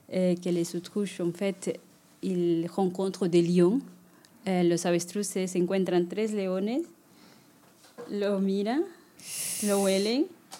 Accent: Bolivia; French is a second language; moved away as an adult; now in Geneva, Switzerland; Alors moi, je viens de la Bolivie. Et puis ça fait 17 ans que je suis là. Donc voilà, j'ai arrivé en 2008, j'ai arrivé à Genève

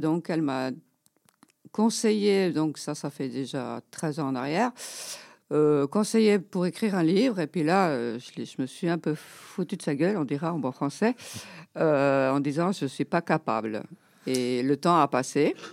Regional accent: Valais, Switzerland; also born or lived in South Korea; je suis originaire de Corée du Sud, je viens du Valais Central. J'ai été adoptée en Valais Central et puis j'ai 60 ans.

